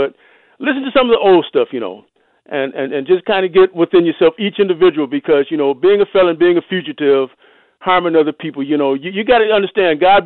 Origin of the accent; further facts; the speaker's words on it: Detroit, Michigan, United States; I was born in Detroit, you know, and I grew up listening to all my mother's and father's records and stuff there, you know.